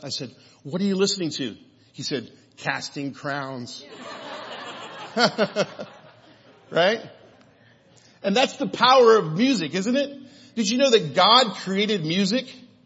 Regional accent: Kansas, United States; when I was raised in Wyandotte County in an atheist family

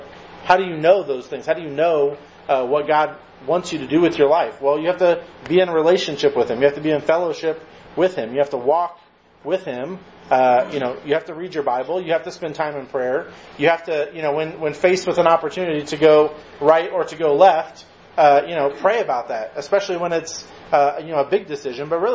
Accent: United States; I also like the rights that I have as an American and the freedoms that we enjoy.

